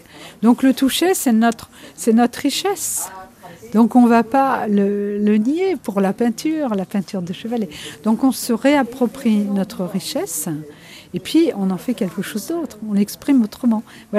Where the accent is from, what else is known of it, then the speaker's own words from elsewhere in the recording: Normandy, France; moi je viens de la province, je suis normande, hein.